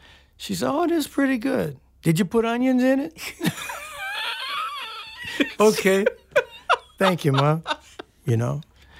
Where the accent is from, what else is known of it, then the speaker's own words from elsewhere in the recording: New Orleans, Louisiana, United States; From about 6 years old, yeah. I was born on Coliseum and Valence.